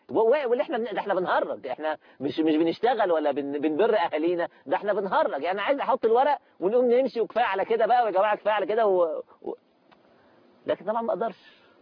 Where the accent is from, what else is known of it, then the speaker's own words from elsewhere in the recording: Egypt; مثل شعبي عندنا في مصر